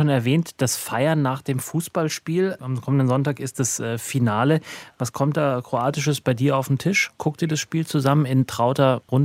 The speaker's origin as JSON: {"language": "German", "region": "Bavaria", "country": "Germany", "said": "Du und ich, wir kommen beide aus Oberbayern."}